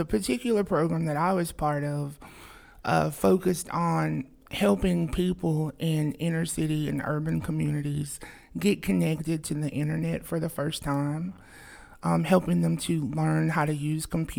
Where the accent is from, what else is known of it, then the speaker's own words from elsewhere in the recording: Cleveland, Tennessee, United States; I'm from the area. I grew up in Cleveland, Tennessee.